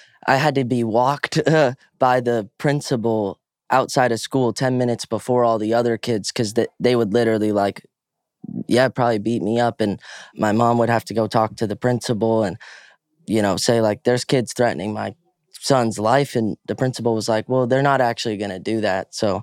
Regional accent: Reston, Virginia, United States; I was born actually in Oklahoma and adopted right around birth. Grew up in Reston, Virginia, in musical theater, acting, dancing, singing from age 7 onward.

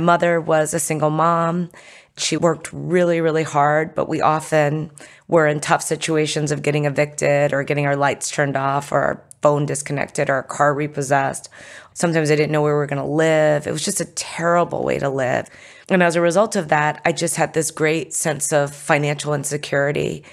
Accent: United States; born there; Then I was born in America.

